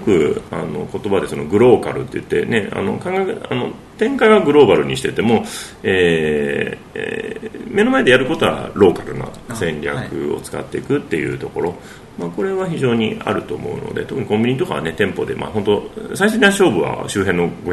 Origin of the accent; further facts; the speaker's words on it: Wakayama, Japan; 僕の地元の和歌山も